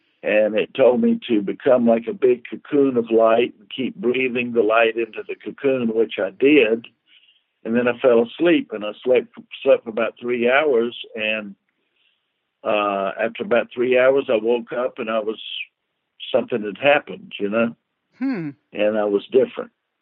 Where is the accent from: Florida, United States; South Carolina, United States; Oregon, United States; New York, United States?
South Carolina, United States; Columbia; and I'm from South Columbia, South Carolina, so.